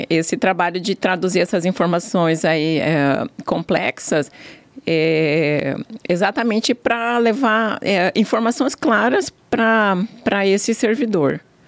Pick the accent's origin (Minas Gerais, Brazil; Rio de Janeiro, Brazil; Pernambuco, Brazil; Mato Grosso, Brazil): Mato Grosso, Brazil; Cuiabá; Eu sou cuiabana mesmo, nasci aqui.